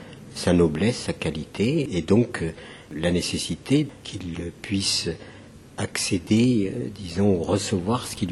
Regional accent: the south, Algeria; also born or lived in Paris, France; now in France; je suis originaire du sud de l'Algérie. J'ai vécu donc en France et à Paris en particulier.

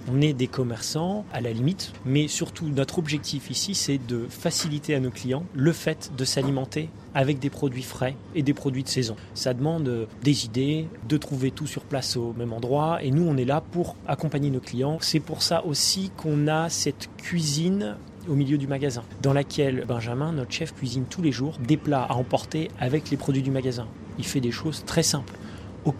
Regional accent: northern France, France; Moi, je viens du nord de la France, donc je suis pas parisien.

